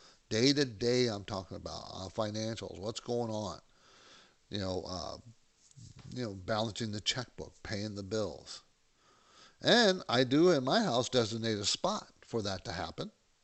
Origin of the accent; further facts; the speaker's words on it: San Diego, California, United States; I grew up in San Diego, so know San Diego very well.